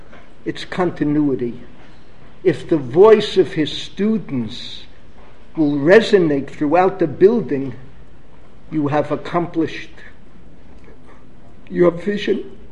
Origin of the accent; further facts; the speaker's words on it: Bronx, New York, United States; I grew up on Washington Avenue in the Bronx, and I walked to the Kotel on Washington Street in Jerusalem.